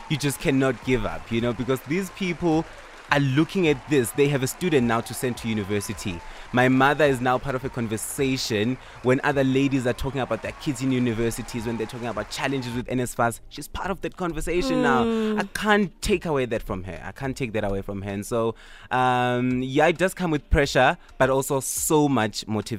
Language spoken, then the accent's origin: English; Engulane, South Africa; because I'm from Engulane, which is quite a rural area.